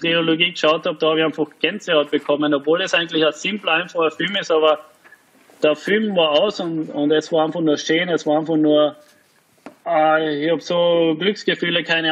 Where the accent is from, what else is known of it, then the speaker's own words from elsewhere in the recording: Carinthia, Austria; Das wär schon noch mal so ein Abschluss als Kärntner